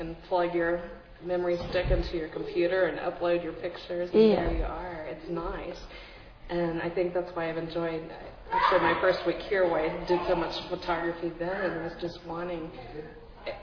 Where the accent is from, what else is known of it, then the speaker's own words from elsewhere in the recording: Rowlett, Texas, United States; small town just outside of Dallas. I don't know what the population is of the Dallas-Fort Worth area is, but it's pretty large. I'm from Rowlett. It's considered to be a very tiny town, and I think it's got 40,000 people now